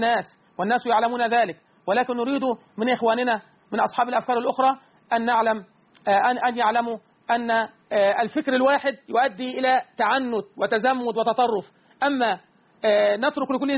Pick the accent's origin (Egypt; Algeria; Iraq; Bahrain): Egypt; بلدنا مصر